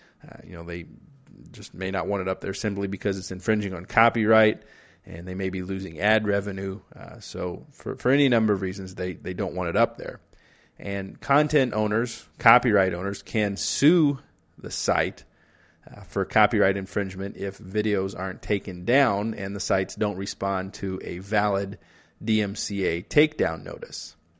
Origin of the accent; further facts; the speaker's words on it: Naperville, Illinois, United States; he also lives here in my hometown of Naperville, Illinois.